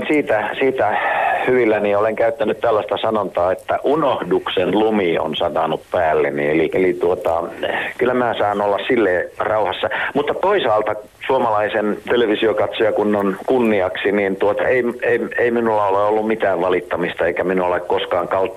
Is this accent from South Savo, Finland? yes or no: no; South Karelia, Finland; minä itse taas olen siis Etelä-Karjalasta